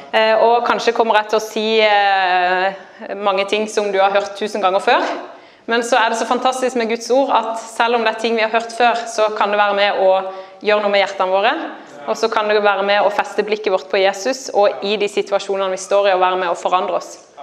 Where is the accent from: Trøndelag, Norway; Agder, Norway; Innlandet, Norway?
Agder, Norway; accent: Sørlandet dialect; moved away; Nå har jeg vel bodd 8 år vekk fra Sørlandet